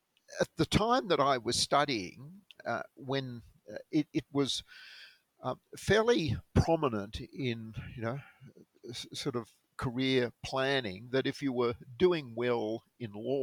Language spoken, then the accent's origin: English; Canberra, Australian Capital Territory, Australia; Margaret, I was born in Canberra, and indeed I have a connection extending even longer. My father was born in Canberra in 1920